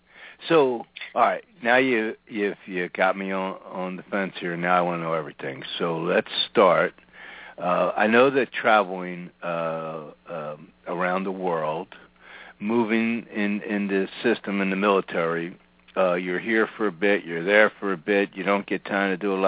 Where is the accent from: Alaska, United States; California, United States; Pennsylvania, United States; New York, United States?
Pennsylvania, United States; Philadelphia; also born or lived in Las Vegas; I'm from the Northeast. I lived on the West Coast in Las Vegas for 20 years. A lot of people come through there. Back in the Northeast, you know, in the Philadelphia area, there's a certain way of thinking.